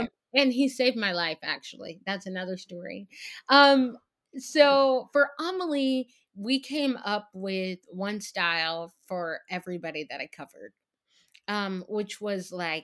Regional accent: Texas, United States; I should also preface it by saying I'm from Texas, and down south the weave game is a different thing.

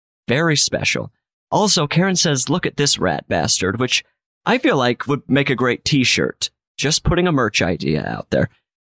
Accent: Salt Lake City, Utah, United States; The first was the International Dunes Hotel murders, which growing up in Salt Lake City was legendary.

